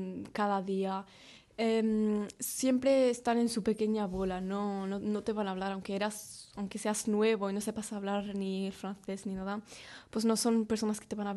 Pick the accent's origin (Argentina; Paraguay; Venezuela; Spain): Spain; born there; Sí, yo nací ahí